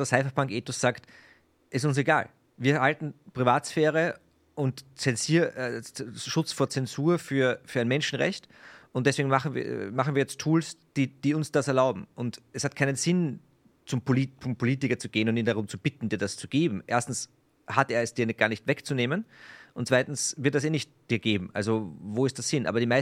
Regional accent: Vienna, Austria; als Österreicher, ich meine, wir sitzen hier mitten in Wien, einen Steinwurf von der Nationalbank entfernt

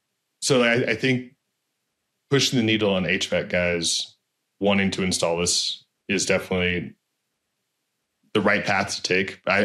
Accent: California, United States; Because I grew up in California.

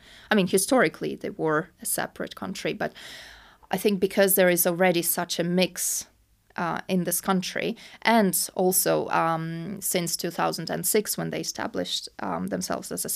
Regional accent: Russia; now in United Kingdom; so I grew up in Russia and my parents own their own house and their own land, and I was always, I'm not a city girl, and I really love my countryside.

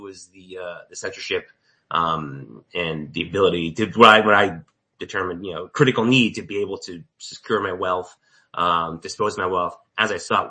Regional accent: New York, United States; now in Washington DC, United States; Yeah, I grew up in New York, but I've been a, you know, I'll use the word creature of the DC area for a long time.

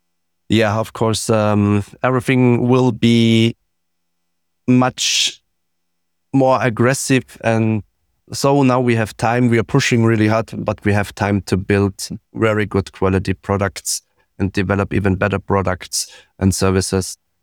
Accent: Innsbruck, Tyrol, Austria; There was the BTC Innsbruck, which is directly here in my hometown.

